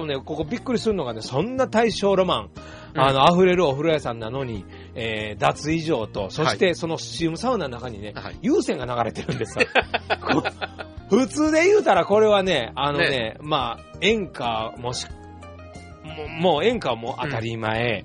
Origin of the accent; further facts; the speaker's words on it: Osaka, Japan; 僕最初、僕も大阪人だったんで珍しかったんですけど